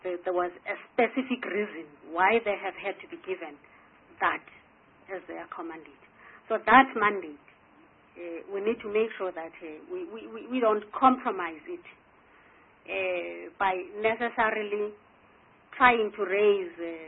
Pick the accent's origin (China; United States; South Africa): South Africa; I also can go and advertise if I have money to do so as a South African